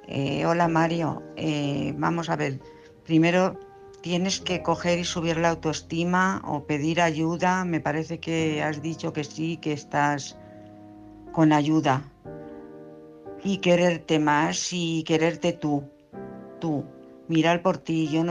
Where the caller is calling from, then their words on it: Madrid, Community of Madrid, Spain; de Madrid.